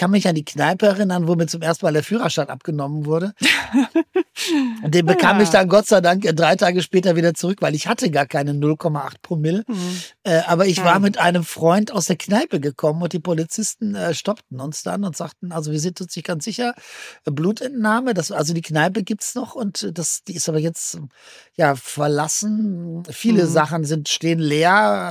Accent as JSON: {"language": "German", "region": "North Rhine-Westphalia", "country": "Germany", "said": "ich bin aus Westfalen."}